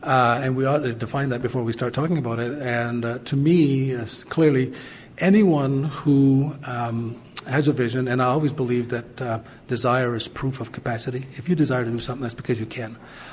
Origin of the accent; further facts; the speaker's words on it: Cornwall, Ontario, Canada; I've born and raised in Cornwall